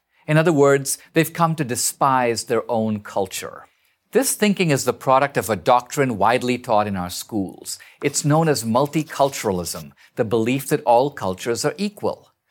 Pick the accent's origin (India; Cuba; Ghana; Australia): India; now in United States; I'm an immigrant from India.